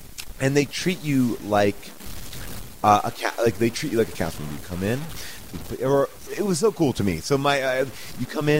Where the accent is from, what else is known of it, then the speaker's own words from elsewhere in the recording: New York, United States; I am from New York.